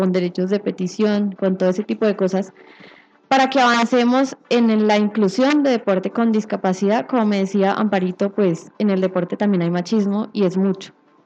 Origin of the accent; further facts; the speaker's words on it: Calarcá, Quindío, Colombia; Del Quindío somos 3, pero de Calarca soy solamente yo.